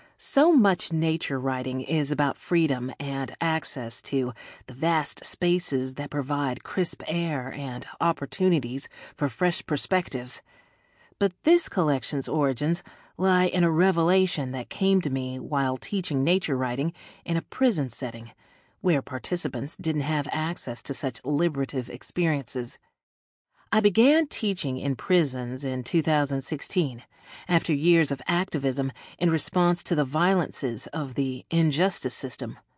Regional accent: Minnesota, United States; I grew up in the Twin Cities, between St. Paul and Minneapolis, the city of lakes.

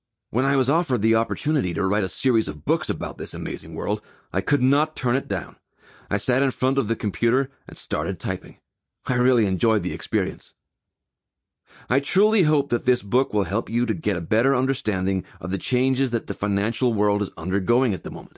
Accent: Scottsdale, Arizona, United States; born there; First of all, I was born in Scottsdale, a gorgeous little town in Arizona.

